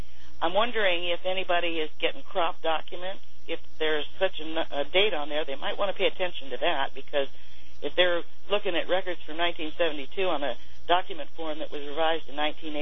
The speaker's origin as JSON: {"language": "English", "town": "Salina", "region": "Kansas", "country": "United States", "said": "Salina, Kansas."}